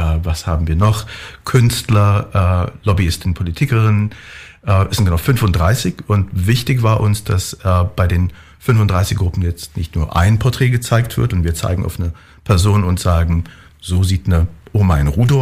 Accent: New York, United States; moved away; London 60er, 70er und in meiner Heimatstadt New York bis in die 90er.

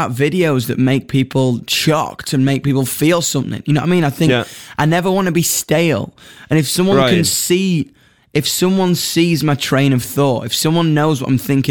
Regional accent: United Kingdom; accent: British; I would say like it's got a British element because obviously my accent

